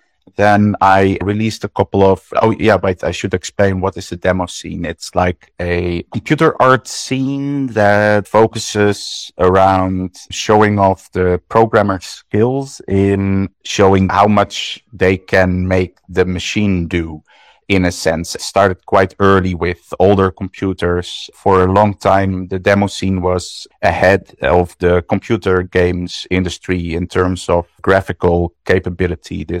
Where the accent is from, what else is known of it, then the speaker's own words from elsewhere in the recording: Netherlands; I'm from the Netherlands.